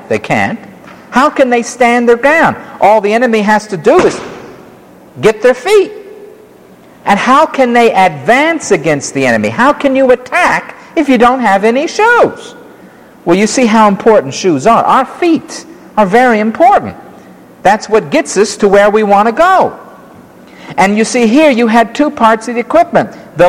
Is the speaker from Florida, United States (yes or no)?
yes; Florida, United States; when I was a child growing up in Florida, walking on those hot tar roads and with the sand spurs and running in the sand, I think I hardly ever had shoes on